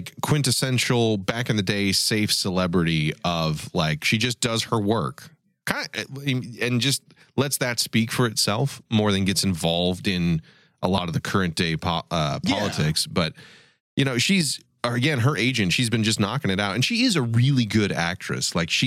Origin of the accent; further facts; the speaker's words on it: Ireland; I'm from Ireland, like my family.